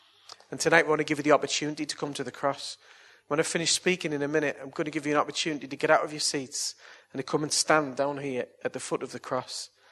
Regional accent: Billingham, North East England, United Kingdom; When I was a kid, I grew up in Billingham

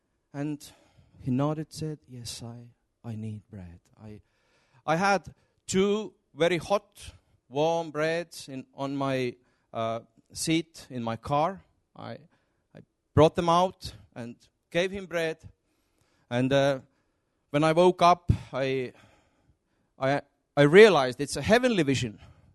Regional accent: Estonia; first language Estonian; English is a second language; English is not my first tongue. And I speak some four earthly tongues, but I'm speaking in tongues, and I don't know how many tongues I'm speaking. Hallelujah. I'm still learning Estonian. It's my mother's tongue.

